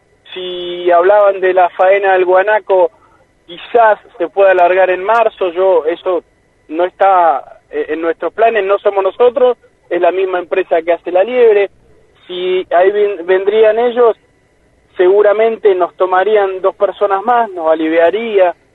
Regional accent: Esquel, Chubut, Argentina; Somos de acá, somos gente de Esquel, queremos apostar a esto.

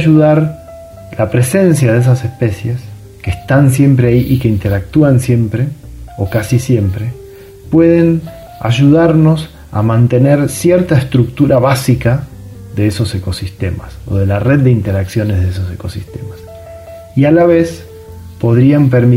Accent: San Fernando, Buenos Aires Province, Argentina; now in Mendoza, Argentina; Soy nacido y criado en San Fernando, en la zona norte del Gran Buenos Aires. Vine a Mendoza porque después de pasar un tiempo en el exterior no quería volver al Gran Buenos Aires

